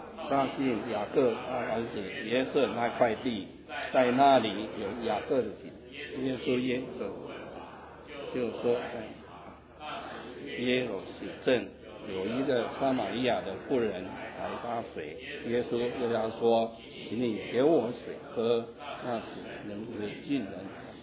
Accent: China; 那我记得我们中国人最喜欢做的一件事情，这也是我当初我做过的。

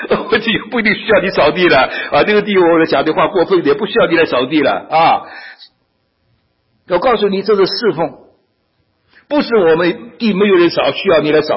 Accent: Shanghai, China; 最麻烦的是上海人，我是上海人，我上海人最麻烦的。

